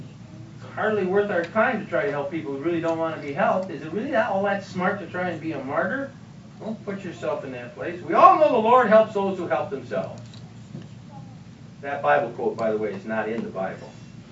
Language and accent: English; Michigan, United States; the motto of my home state, Michigan